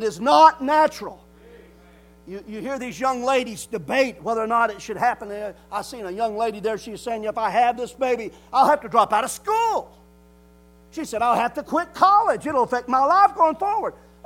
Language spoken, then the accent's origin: English; Appalachia, United States; I was raised in the South. And I'm not talking about the deep South. We're in the Appalachian. I love the Appalachian area. This is home.